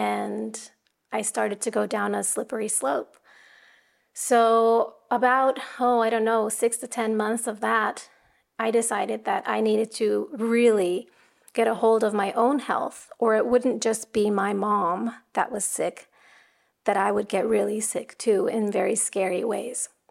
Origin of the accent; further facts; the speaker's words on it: Tokyo, Japan; even though I was born and raised here in the Tokyo metropolitan area, I was never really a part of mainstream culture here, not having gone to Japanese school.